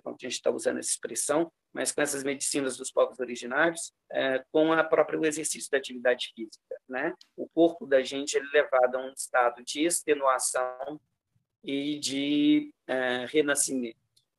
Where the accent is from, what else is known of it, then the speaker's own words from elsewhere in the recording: Brazil; quando eu conheci os povos indígenas, era o fato de eu não saber que aquilo existia, ainda mais sendo brasileiro.